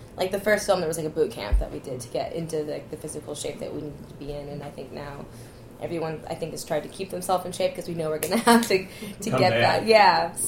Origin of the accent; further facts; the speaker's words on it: New York, United States; also born or lived in Los Angeles / Miami; I grew up in L.A. until I was 11, and then I lived in Miami, and then I lived in New York.